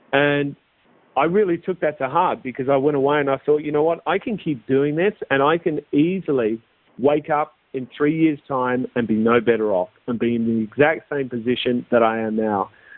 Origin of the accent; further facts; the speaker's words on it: Australia; my wife is British, I'm Australian.